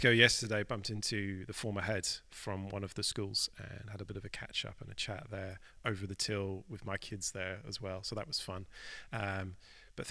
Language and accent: English; Norwich, East of England, United Kingdom; I grew up in Norwich and went to a city school and sort of had that upbringing. But actually, when I first came to my own faith at about 17, the first thing I did was actually leave the country.